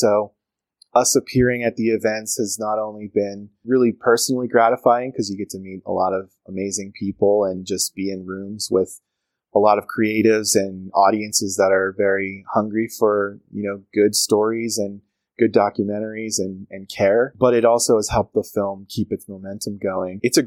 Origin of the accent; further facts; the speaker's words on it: Pennsylvania, United States; and that was something I grew up with in Pennsylvania and I thought was only Pennsylvanian, especially Pittsburgh area.